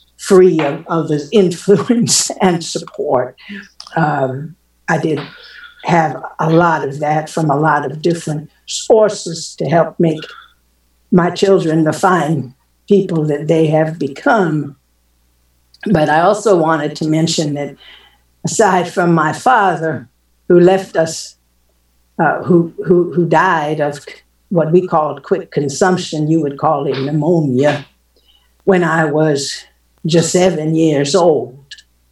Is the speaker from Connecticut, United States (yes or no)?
no; Olean, New York, United States; to most of the people in my hometown of Olean, even up until a few years ago.